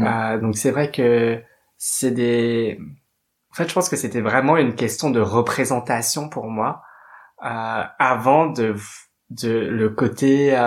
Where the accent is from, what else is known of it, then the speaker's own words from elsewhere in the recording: Paris, Île-de-France, France; Alors, je suis née à Paris, très exactement dans le 13e arrondissement, pour ne pas être absolument pas cliché. Et donc, j'ai vécu à peu près toute ma vie à Paris et en banlieue parisienne.